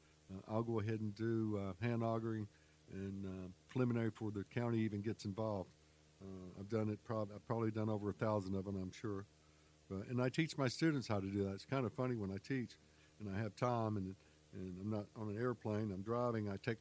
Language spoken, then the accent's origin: English; Charlotte, North Carolina, United States; when I grew up in Charlotte, there was this old used car lot.